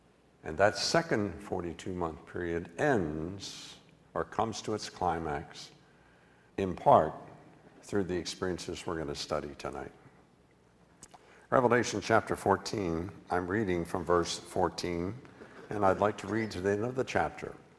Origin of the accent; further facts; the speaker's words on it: West Virginia, United States; And down in where I grew up in West Virginia, we had lots and lots of apple orchards